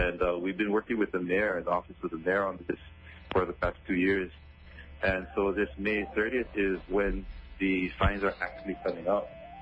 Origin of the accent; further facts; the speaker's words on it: Kekaha, Hawaii, United States; now in Honolulu, United States; I'm actually calling from Honolulu right now, but I'm from Kekaha myself